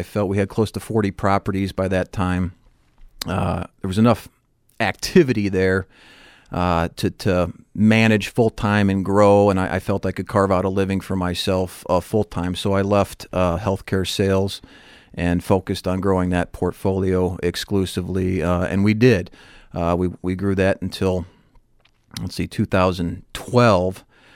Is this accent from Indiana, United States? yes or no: yes; Crown Point, Indiana, United States; I'm from Northwest Indiana. Okay. I grew up in Crown Point, Indiana.